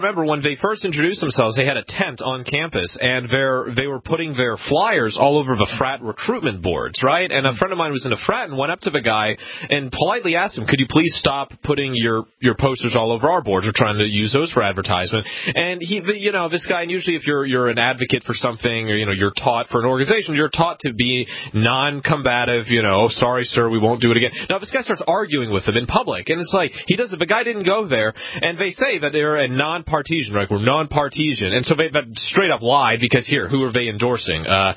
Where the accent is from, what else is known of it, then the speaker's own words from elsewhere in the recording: Hanover, New Hampshire, United States; I remember in my hometown, Hanover, New Hampshire, the city passed, full 100% renewable by 2050